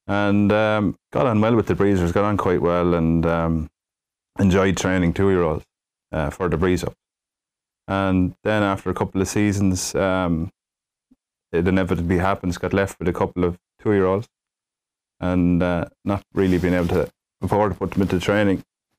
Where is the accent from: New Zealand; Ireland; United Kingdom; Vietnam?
Ireland; Tralee, County Kerry; Tralee was I'm from Tralee, and the race meeting there was a big thing growing up.